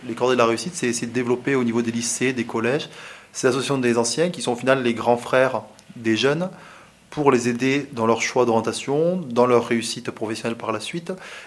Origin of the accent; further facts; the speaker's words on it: Narbonne, Occitanie, France; avant tout, on est Narbonnais. Et en ce moment, avec le Racing qui gagne, on dit « Je suis Narbonnais et je suis du RCNM. »